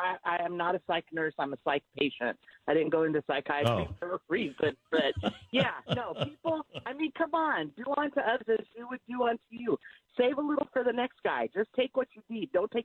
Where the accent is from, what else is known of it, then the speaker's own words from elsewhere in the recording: California, United States; also born or lived in Nashville; I might have lived my whole life in California, but I have a birth certificate that says I was born in Nashville, Tennessee.